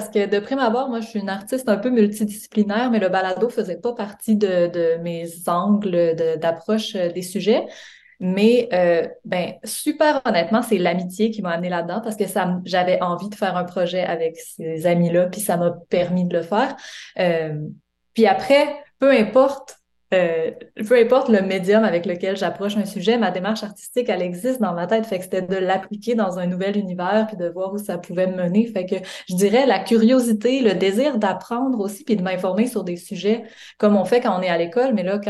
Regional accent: Quebec, Canada; now in Montreal, Canada; moi, je suis à Montréal depuis quelques années, mais c'est nouveau, j'ai grandi au Lac-Saint-Jean.

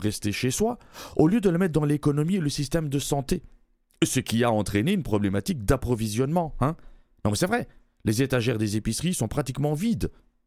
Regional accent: Belgium; il est vrai qu'en tant que Belge, j'avais déjà choisi, hein.

